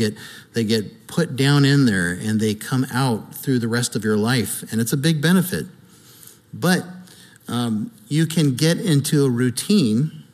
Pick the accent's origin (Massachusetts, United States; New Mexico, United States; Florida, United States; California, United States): California, United States; San Juan Capistrano; the Baptist church that I grew up at down in Capistrano, a very traditional church